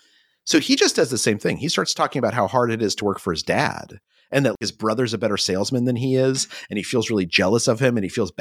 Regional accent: New Mexico, United States; Oh, I grew up in New Mexico.

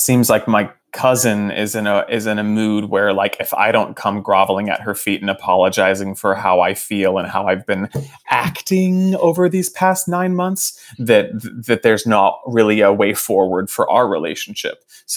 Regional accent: Fort Worth, Texas, United States; my hometown of Fort Worth actually turned blue in this election

